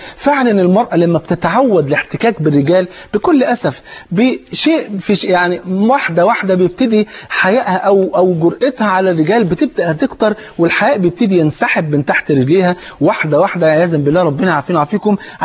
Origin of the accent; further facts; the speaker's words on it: Egypt; وانت عارف الفول عندنا في مصر فرض عين